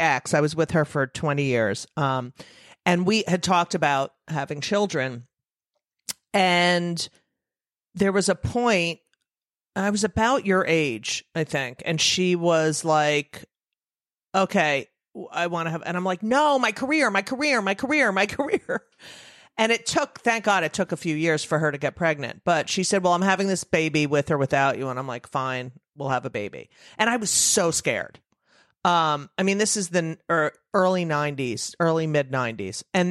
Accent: New Jersey, United States; I grew up in New Jersey. My mother grew up in Manhattan.

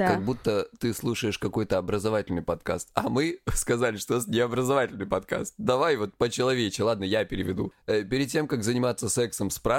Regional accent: Krasnodar Krai, Russia; мне 36 лет, я психолог, я лысый, я мужик, я с Кубани.

